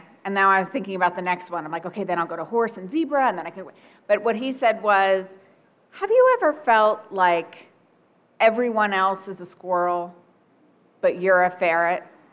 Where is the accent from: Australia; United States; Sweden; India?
United States; New York City, New York; I am from New York City originally. I am an only child.